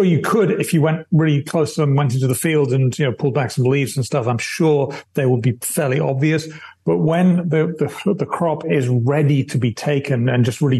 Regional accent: England, United Kingdom; accent: English; I have bad French when I speak it with my English accent, and Americans will be doing the same.

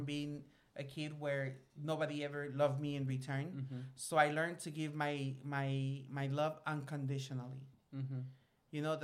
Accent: Guatemala; I am from Guatemala, and that's deep south, bitch. But I am not from that type of south.

